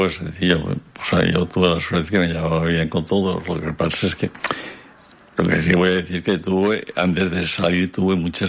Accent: Benidorm, Valencian Community, Spain; Pues sí, me gusta, es mi pueblo, me gustaría más otras cosas mejor también, pero me gusta, es mi pueblo y me gusta.

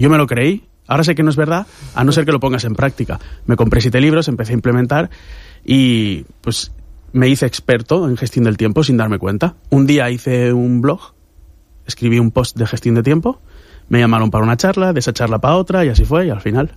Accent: Alcoy, Valencian Community, Spain; Yo soy de Alcoy, pero...

